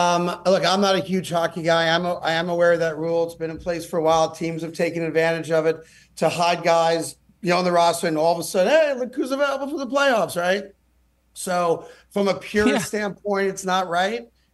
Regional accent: New Rochelle, New York, United States; I grew up about 20 minutes outside of New York City in a place called Westchester County, a little town called New Rochelle.

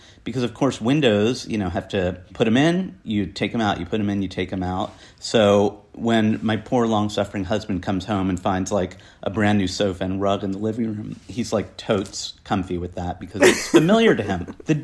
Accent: New Jersey, United States; now in United Kingdom; I definitely identify as English, even though I was brought up in a crappy farm town in New Jersey.

